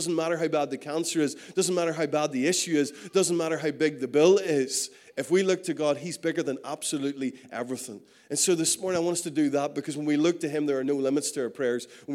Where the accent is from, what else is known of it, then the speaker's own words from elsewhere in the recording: Northern Ireland, United Kingdom; I mean, we come from Northern Ireland.